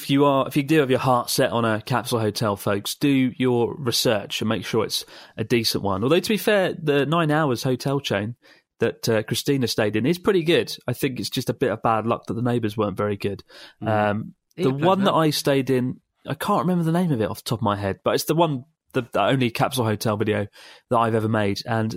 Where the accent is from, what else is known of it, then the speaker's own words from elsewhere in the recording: Bulgaria; English is a second language; now in Germany; I'm from Bulgaria, currently living in Germany.